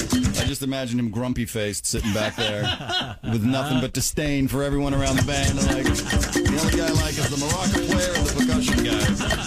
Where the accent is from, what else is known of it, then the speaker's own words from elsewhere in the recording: Kingsbury, London, United Kingdom; was born in the town that I was raised in England, called Kingsbury.